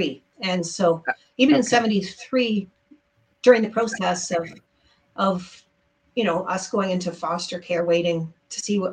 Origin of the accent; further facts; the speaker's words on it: Mexico; So no, I was born in Mexico. So were my parents. So I am a second generation Mexican.